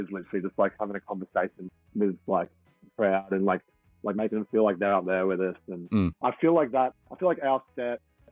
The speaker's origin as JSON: {"language": "English", "country": "Australia", "said": "I think we've been told it's hard to sell tickets in Germany and France as an Australian man."}